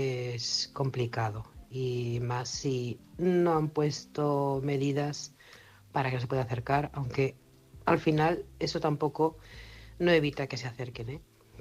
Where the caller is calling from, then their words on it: Barcelona, Catalonia, Spain; de Barcelona.